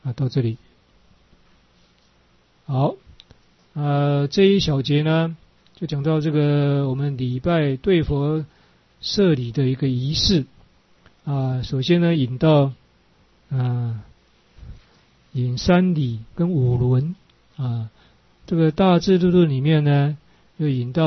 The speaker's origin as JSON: {"language": "Chinese", "country": "India", "second_language": "Chinese", "said": "甚至我们印度人这一个礼就是说我们用最尊贵的头去碰到对方的脚"}